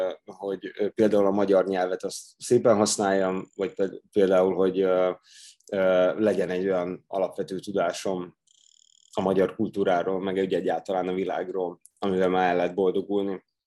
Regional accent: Vojvodina, Serbia; Én Vajdaságban nőttem fel, egy nagyon izgalmas közegben, ugyanis az anyám az újságíró nő, az apám az meg színész, és egy ilyen nagyon intenzív kultúrával teli

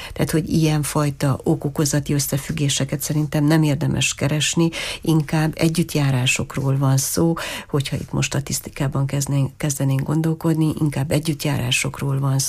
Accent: Târgu Mureș, Mureș County, Romania; hogy Marosvásárhelyi vagyok, a neveltetésem, a szüleim

